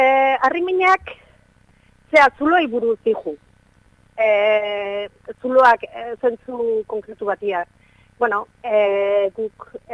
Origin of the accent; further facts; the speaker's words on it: San Sebastián, Basque Country, Spain; now in Baztan, Spain; Ni donostiarra naiz, baina hemen bastanen bizi naiz dela, oain dela, ia amabost urte.